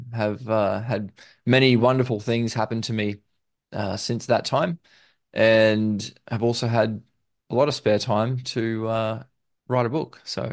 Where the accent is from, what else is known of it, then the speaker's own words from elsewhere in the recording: Brisbane, Queensland, Australia; But unfortunately, they didn't offer chiropractic in my hometown, Brisbane.